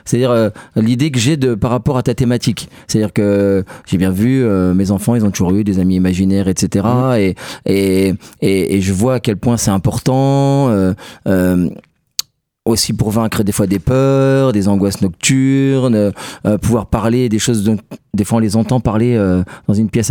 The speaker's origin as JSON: {"language": "French", "region": "Grand Est", "country": "France", "tie": "born or raised there", "said": "quand j'étais petit au Champ-le-Bœuf"}